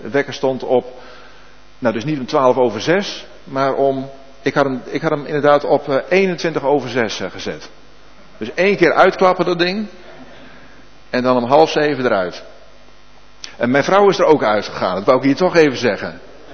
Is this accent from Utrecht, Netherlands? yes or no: no; Zuidhorn, Groningen, Netherlands; ik ben zelf geboren in Zuidhorn, even voor de goede orde, dus ik ben Groninger.